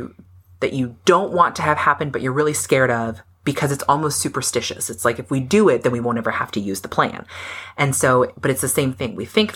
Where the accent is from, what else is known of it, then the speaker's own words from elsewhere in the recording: Florida, United States; The prep for seeing things incoming is like something that was baked into growing up in Florida.